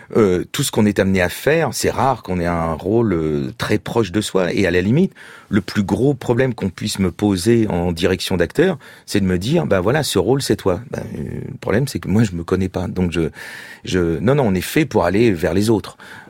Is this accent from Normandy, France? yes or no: yes; Normandy, France; Moi je suis normand, c'est ni une fierté ni une honte, c'est les hasards de la vie m'ont fait naître là de et j'assume tout ça.